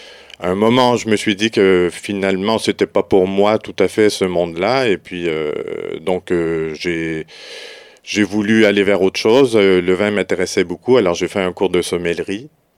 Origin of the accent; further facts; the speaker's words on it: Montreal, Quebec, Canada; accent: Quebec; Voilà, oui, je suis Montréalais d'origine.